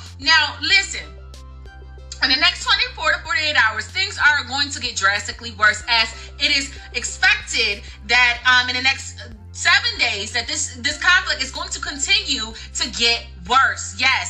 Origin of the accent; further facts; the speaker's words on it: United States; one, I'm American, and Iran already stated that they was coming after the American administration.